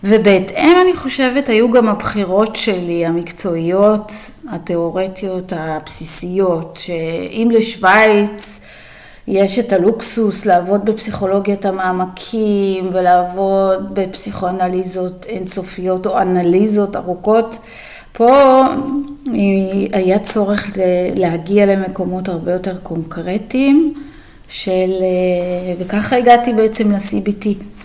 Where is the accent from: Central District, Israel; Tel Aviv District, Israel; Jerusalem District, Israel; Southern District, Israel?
Southern District, Israel; Ashkelon; also born or lived in Switzerland; אני בת של מהגרים משוויץ, שעלו לישראל איתי כשהייתי קטנה, והמעבר הזה משוויץ לישראל, לאשקלון, זה מין מעבר כזה מורכב מאוד. גדלתי שם